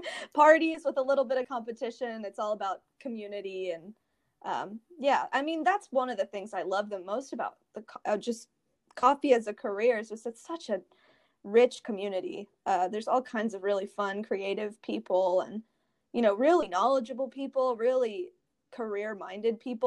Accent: Maryland, United States; I grew up in Maryland and I went to school pretty close

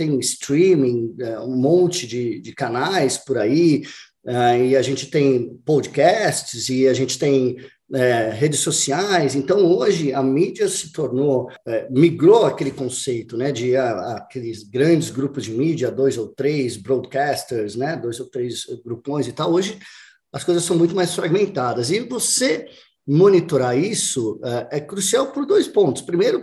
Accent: Santos, São Paulo, Brazil; eu sou de Santos, São Paulo, família de advogados, meu pai tem um escritório lá em Santos

